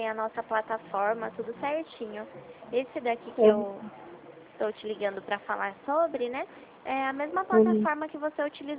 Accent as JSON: {"language": "Portuguese", "town": "Itu", "region": "São Paulo", "country": "Brazil", "said": "eu sou de Itu."}